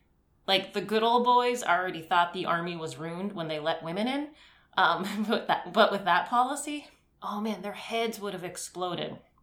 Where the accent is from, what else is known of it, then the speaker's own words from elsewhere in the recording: Trucksville, Pennsylvania, United States; I grew up in Trucksville, so I know what people talk about, you know, in like really small rural towns